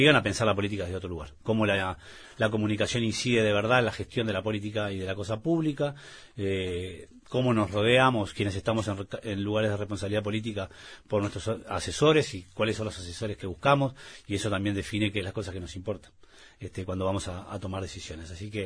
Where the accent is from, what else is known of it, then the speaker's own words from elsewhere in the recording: Uruguay; nosotros como uruguayos nos sentimos que vivimos en una sociedad que tiene un alto nivel de politización